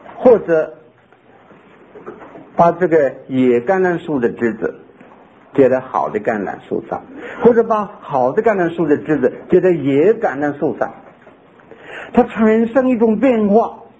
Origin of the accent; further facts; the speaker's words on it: North China, China; 在我的家乡华北，这个有一种树叫做酸楂